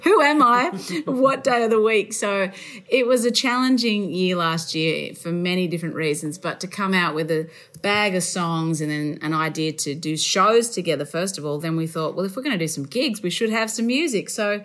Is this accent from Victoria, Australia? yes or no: no; Tamworth, New South Wales, Australia; I grew up in Tamworth, born and raised in country music capital